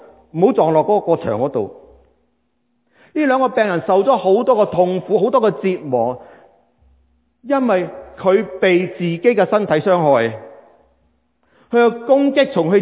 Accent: Hong Kong; 你又嚟自越南，我嚟自香港，我睇嘢都唔同。

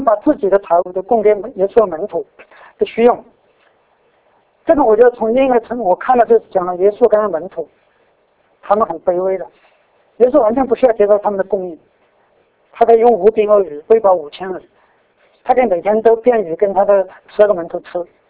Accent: China; 其实我们中国人中也是这样的

